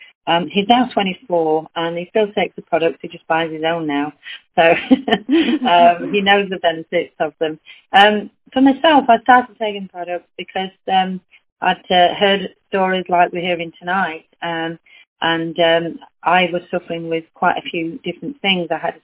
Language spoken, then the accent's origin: English; Sheffield, Yorkshire and the Humber, United Kingdom; I'm from Sheffield.